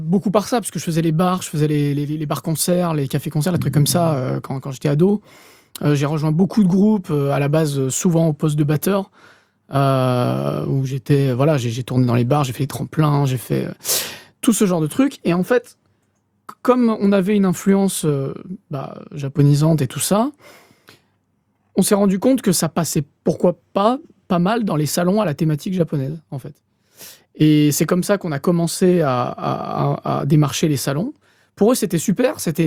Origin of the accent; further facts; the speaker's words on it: France; on est français. Alors, certes, on a des membres du groupe qui ont des origines japonaises très claires, mais on n'est pas japonais, quoi. On reste franco-belge